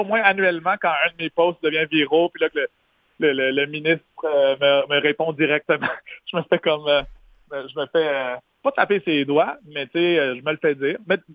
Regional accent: Montréal, Quebec, Canada; moi, j'ai grandi à Montréal, puis mon côté comme Abenaki

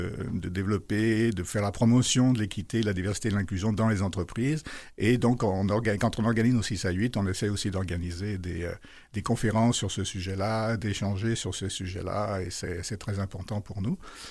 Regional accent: France; now in Quebec, Canada; ça fait depuis que je suis arrivé au Québec, de France

